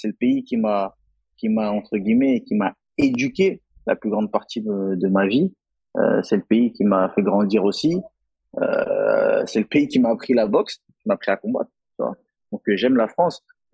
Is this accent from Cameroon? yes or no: yes; Cameroon; J'ai mis un drapeau camerounais en soutien à mon pays d'origine que j'aime et auquel je suis attaché.